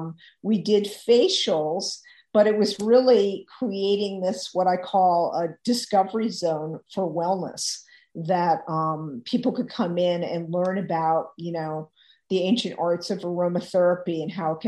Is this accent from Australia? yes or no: no; Virginia, United States; So, I grew up in Virginia on a farm with a great love of the outdoors and a mother who was passionate about plants.